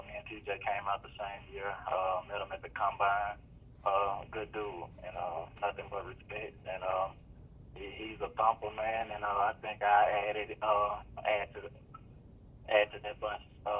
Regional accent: Charlotte, North Carolina, United States; Back home to Charlotte.

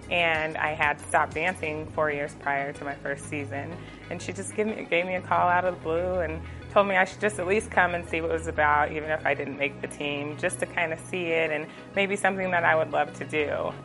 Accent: Denver, Colorado, United States; I'm from Denver, Colorado. This is my second season on the team.

